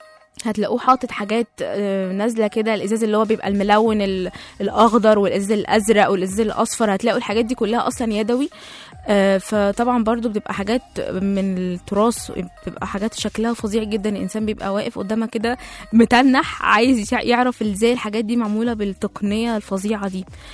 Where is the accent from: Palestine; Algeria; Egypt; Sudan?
Egypt; يعني بالنسبة لنا احنا كمصريين اللي هو عادي احنا بنروح نتصور نتفسح وكده